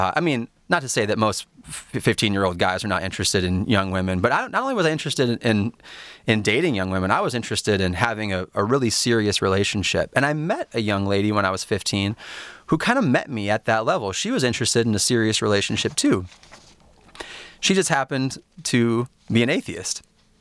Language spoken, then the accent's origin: English; Royal Oak, Michigan, United States; Yes, so I did. I grew up in Royal Oak. It was honestly a great space, a great neighborhood